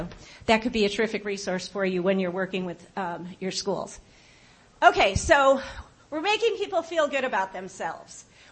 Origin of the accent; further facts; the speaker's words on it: Chicago, Illinois, United States; I'm from Chicago.